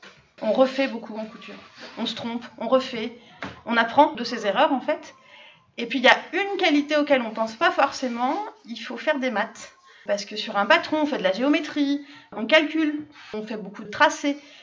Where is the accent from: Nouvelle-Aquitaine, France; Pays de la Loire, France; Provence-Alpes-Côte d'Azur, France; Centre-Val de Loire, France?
Pays de la Loire, France; Ma région d'origine, c'est la Sarthe, la Mayenne et la Sarthe. Alors, je ne sais pas si vous voyez où c'est pas loin de la Bretagne. Je viens de là-bas